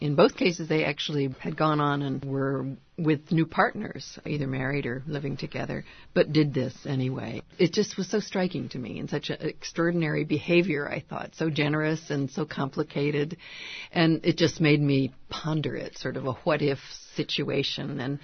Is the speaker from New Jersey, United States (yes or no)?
no; Massachusetts, United States; I come from Massachusetts, and I was very aware of Chappaquiddick and the Kennedy debacle at that point.